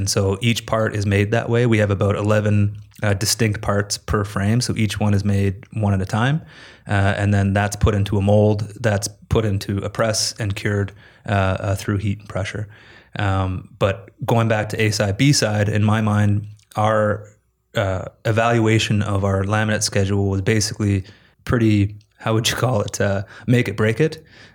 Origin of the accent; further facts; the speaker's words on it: Ontario, Canada; I was born in Toronto, raised my whole life outside of Toronto, still live outside of Toronto. So I'm Torontonian